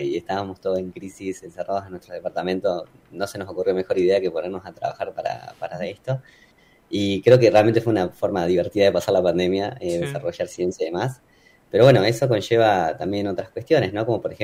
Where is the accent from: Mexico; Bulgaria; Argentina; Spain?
Argentina